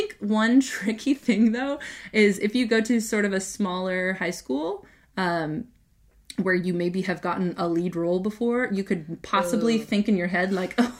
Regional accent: Kansas City, Missouri, United States; born there; I was born in Kansas City, Missouri, which sometimes if you're talking to somebody who just says, I'm from Kansas City, and you go, me too, and they go, Kansas or Missouri, and you go, Missouri, and they kind of go, oh. So I'm proud to be from Missouri.

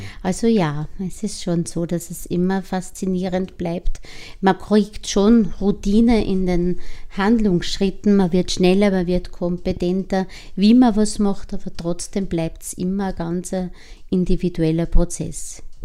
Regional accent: Upper Austria, Austria; weil ich bin aus dem Mühviertel, ganz tief im Mühviertel, bei uns war Hausgeburt in die 70er Jahre, ich bin 72 geboren, noch ganz üblich.

